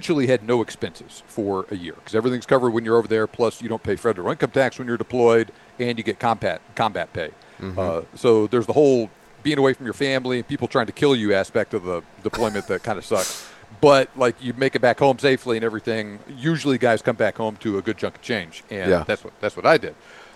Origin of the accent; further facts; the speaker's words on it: Texas, United States; So I am originally from Texas. I grew up a little bit north of Houston in the suburbs up there.